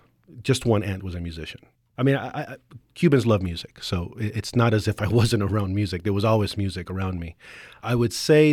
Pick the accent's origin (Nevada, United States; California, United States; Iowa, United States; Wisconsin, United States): Nevada, United States; Las Vegas; also born or lived in Canada; I'm originally from Las Vegas. I grew up here, and I moved to Canada, and I lived there for about 6 years, and I never actually thought I would move back to Las Vegas.